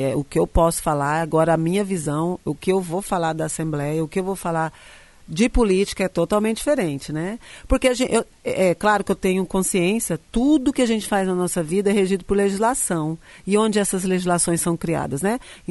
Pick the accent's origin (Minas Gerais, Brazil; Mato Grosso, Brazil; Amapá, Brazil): Mato Grosso, Brazil; Dom Aquino; also born or lived in Rondonópolis; Nasci em Rondonópolis, né? Aí minha mãe volta para Dom Aquino, né, onde ela foi professora. A minha família, ela é uma família muito conhecida ali em Dom Aquino, né?